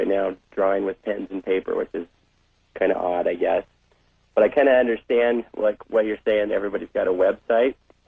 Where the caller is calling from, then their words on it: San Diego, California, United States; I'm calling from San Diego.